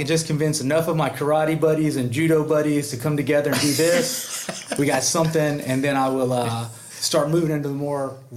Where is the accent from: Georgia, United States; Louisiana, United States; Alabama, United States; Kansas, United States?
Louisiana, United States; Vivian; also born or lived in New Orleans; From Louisiana. I was born in New Orleans, but grew up in the very, very top northwest corner of Louisiana, a little bitty town called Vivian.